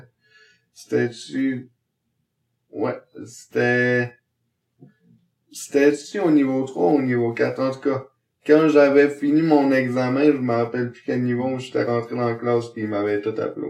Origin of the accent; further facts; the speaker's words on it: Quebec, Canada; Moi, je suis né à Québec. Par contre, je viens de la... Ben, je viens puis je reste encore là. Dans la région de Charlevoix.